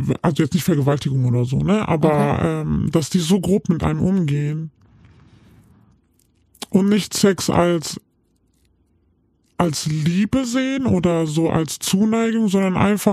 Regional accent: Turkey; Also ich als Türkin kann das vielleicht sagen

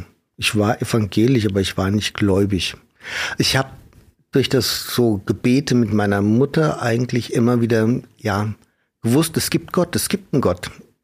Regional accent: Wiesbaden, Hesse, Germany; Ich komme ursprünglich aus Wiesbaden. Dann kam ich in die evangelische Kirche.

